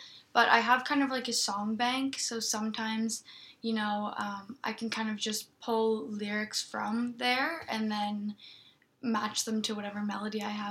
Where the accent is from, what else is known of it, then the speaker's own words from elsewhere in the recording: Ottawa, Ontario, Canada; It's always great, especially just in Ottawa because, you know, it is my hometown and it's a very supportive community as well.